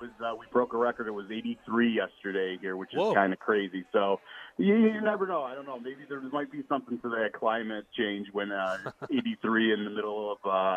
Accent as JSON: {"language": "English", "town": "Rochester", "region": "New York", "country": "United States", "tie": "born or raised there", "lives_now": "Buffalo, United States", "said": "I'm from Western New York. I grew up in Rochester, and I live in the budding metropolis of Buffalo."}